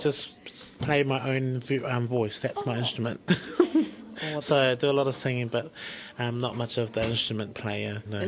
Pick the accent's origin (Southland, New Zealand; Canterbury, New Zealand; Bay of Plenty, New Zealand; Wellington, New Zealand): Wellington, New Zealand; Porirua; actually, I'm from Porirua.